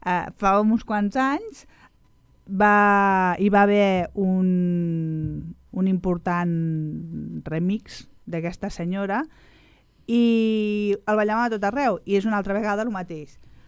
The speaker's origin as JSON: {"language": "Catalan", "town": "Sabadell", "region": "Catalonia", "country": "Spain", "tie": "born there", "said": "perquè nosaltres som de Sabadell, ja us ho vaig dir al primer programa, soc nascuda a Sabadell"}